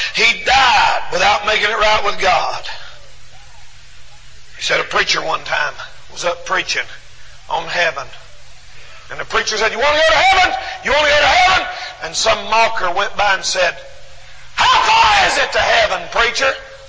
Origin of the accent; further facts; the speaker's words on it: Marion, United States; born there; I was born as a little baby. I think I was born in Marion Hospital, the old Marion Hospital up here.